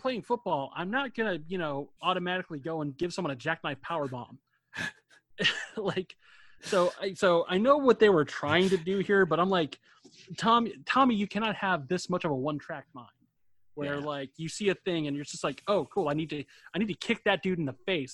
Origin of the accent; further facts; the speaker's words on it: Denver, Colorado, United States; Well, I grew up in Denver, so it was like a football town forever.